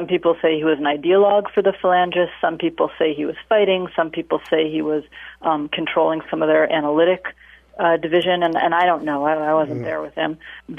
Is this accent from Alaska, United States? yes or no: yes; Alaska, United States; I'm from Alaska myself.